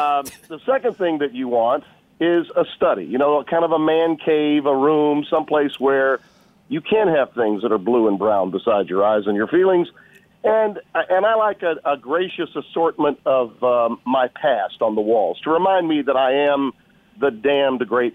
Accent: Shreveport, Louisiana, United States; My father, who helped put local television stations on the air twice in my hometown before I was born, was a show band leader, a crooner, had a band called

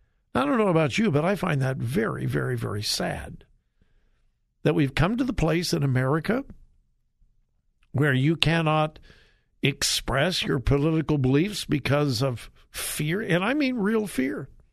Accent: Westerville, Ohio, United States; No, and you won't see it in my hometown of Westerville either, Craig.

